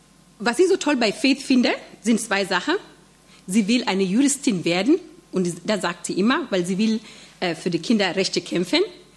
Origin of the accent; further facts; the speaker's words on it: Kenya; German is a second language; Und deswegen bei uns in Kenia, man sagt, wir haben Tourismus, wir verkaufen auch Blumen, sogar unser Kaffee wird gebraucht, um andere Kaffee in der Welt zu veredeln.